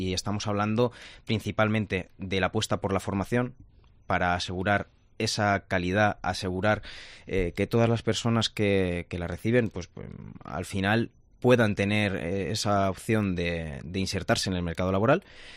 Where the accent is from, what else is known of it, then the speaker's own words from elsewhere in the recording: Castilla-La Mancha, Spain; ya que vengo de nuestro campo de Montiel, una de esas zonas que necesita ayuda.